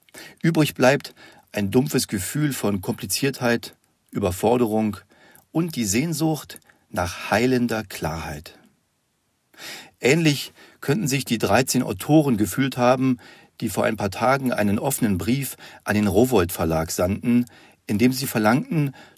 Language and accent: German; Germany; Das hat vermutlich mit meiner Jugend in der DDR zu tun